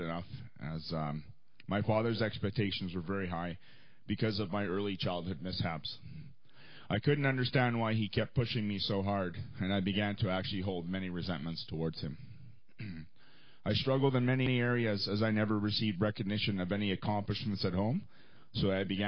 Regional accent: Edmonton, Alberta, Canada; I'm actually from Edmonton. I am 42 years old.

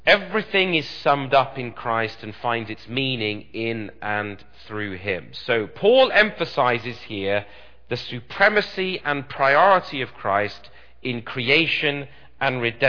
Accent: United Kingdom; now in Canada; I'm taking an oath to Queen Elizabeth II, which was really just a reaffirmation for me as a Brit.

